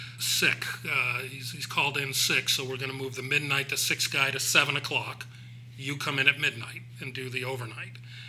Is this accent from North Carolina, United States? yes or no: no; New Hampshire, United States; including back in my home state of New Hampshire